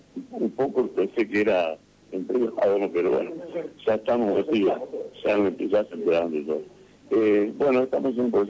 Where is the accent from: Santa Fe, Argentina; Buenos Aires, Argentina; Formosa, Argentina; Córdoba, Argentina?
Santa Fe, Argentina; Y como santafesinos, con un producto que va a ser Made in Santa Fe, total.